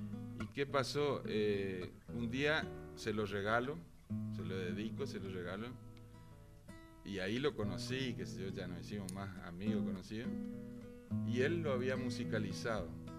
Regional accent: Monte Caseros, Corrientes, Argentina; born there; porque yo soy nacido en Casero, entonces entré con personajes de Casero

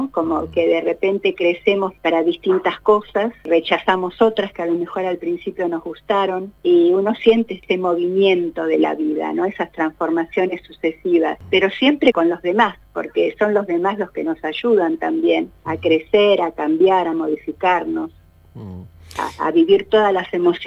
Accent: Buenos Aires, Argentina; born there; yo nací en Colombres 145 en Buenos Aires.

